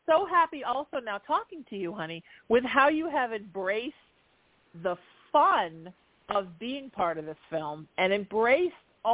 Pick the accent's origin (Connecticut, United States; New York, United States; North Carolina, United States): Connecticut, United States; New Haven; You know, I'm a Connecticut girl. I like the truth.